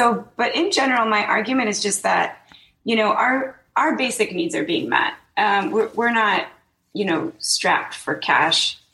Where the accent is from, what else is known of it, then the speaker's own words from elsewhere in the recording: Illinois, United States; I'm originally from just outside Chicago.